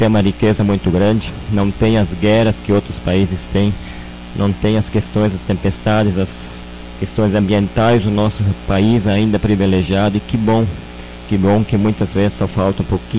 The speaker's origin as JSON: {"language": "Portuguese", "country": "Brazil", "said": "acho que todos nós somos brasileiros, todos nós lutamos para que nós tivemos um estado, um país melhor"}